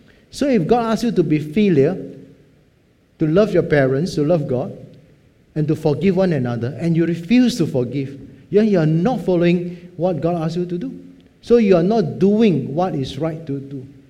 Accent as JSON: {"language": "English", "country": "Singapore", "said": "We are Singaporean like to say, why cannot?"}